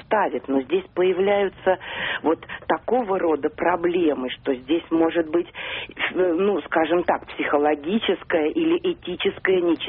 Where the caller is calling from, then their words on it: Moscow Oblast, Russia; я звоню из Подмосковья